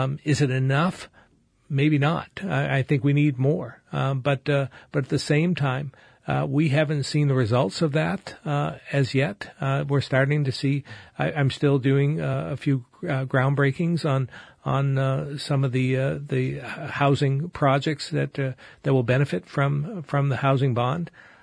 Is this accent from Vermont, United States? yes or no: yes; Barre, Vermont, United States; My hometown of Barrie, there's some beautiful homes that are underutilized. A lot of underutilized housing stock in many areas across the state.